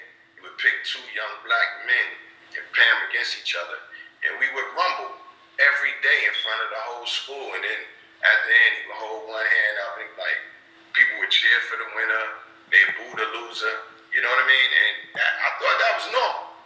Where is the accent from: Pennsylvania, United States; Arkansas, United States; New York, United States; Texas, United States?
New York, United States; Brooklyn; Brooklyn, East New York, Brooklyn.